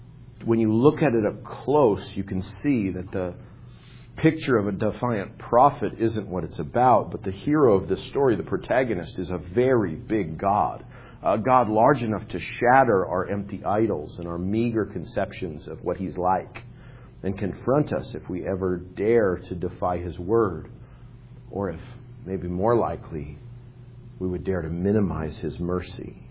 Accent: New Mexico, United States; also born or lived in South Dakota; I was born in South Dakota. It's not my fault. Just what happened to me? And both my parents were from there. And so in the summer, we would drive from New Mexico, my real ancestral homeland, to South Dakota

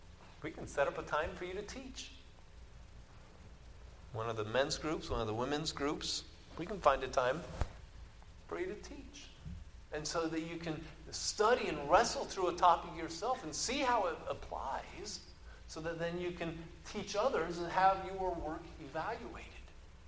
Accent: Oklahoma, United States; I'm from Oklahoma.

